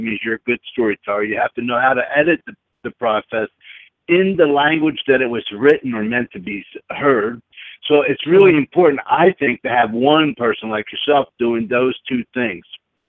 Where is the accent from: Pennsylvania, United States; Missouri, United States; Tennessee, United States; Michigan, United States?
Pennsylvania, United States; Philadelphia; also born or lived in Las Vegas; so I'm from the Northeast, okay? I'm from Philadelphia. I had spent 20 years in Las Vegas in the gaming industry